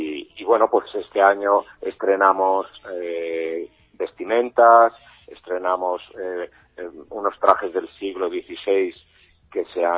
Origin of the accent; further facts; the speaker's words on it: Betanzos, Galicia, Spain; Yo siempre digo que estoy encantado que mi pueblo se conozca por la tortilla y por el globo